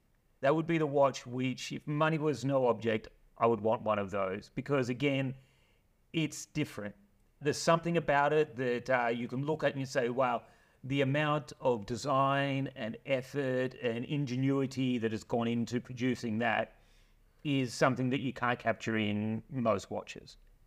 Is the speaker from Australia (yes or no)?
yes; Adelaide, South Australia, Australia; But I'm originally from Adelaide.